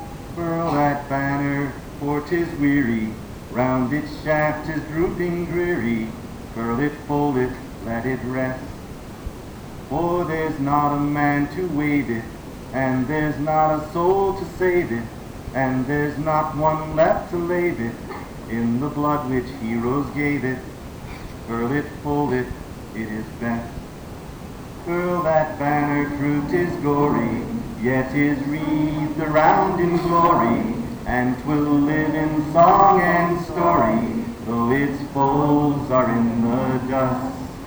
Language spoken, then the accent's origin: English; the South, United States; I'm a Southerner, and so whenever anyone dies in my family, I have to go south.